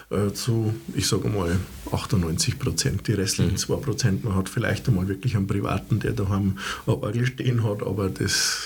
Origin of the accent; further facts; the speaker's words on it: Weiden, Bavaria, Germany; Aber ich bin auch immer wieder zurückgekommen, weil einfach Rotenstadt und Weiden, das ist meine Heimat